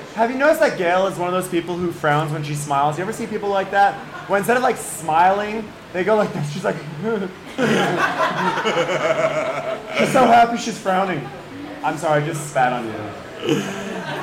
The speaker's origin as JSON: {"language": "English", "town": "Katonah", "region": "New York", "country": "United States", "tie": "born or raised there", "said": "I grew up in Katona, New York, in Westchester County."}